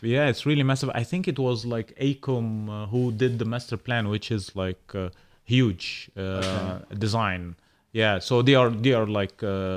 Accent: Cairo, Cairo Governorate, Egypt; English is a second language; I'm coming from Egypt, Cairo. Cairo is just crazy, you know.

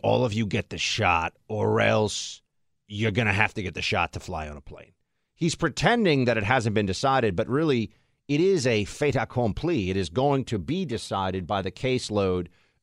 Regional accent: New York City, New York, United States; I grew up here in New York, and I just always knew that I was never going to go to this thing.

